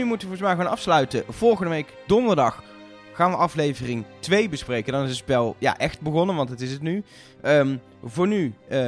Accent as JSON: {"language": "Dutch", "country": "Netherlands", "said": "wij zijn zelf Nederlanders, dus kennen niet zoveel Belgen."}